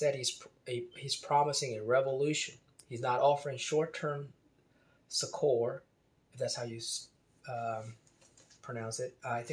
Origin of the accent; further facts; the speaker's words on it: United States; Americans, and I say that as an American, Americans don't talk like this.